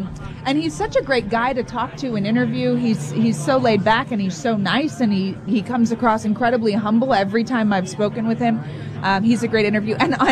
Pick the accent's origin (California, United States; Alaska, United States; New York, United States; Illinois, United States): California, United States; I'm from California, so I'm a little partial to traveling to the California cities.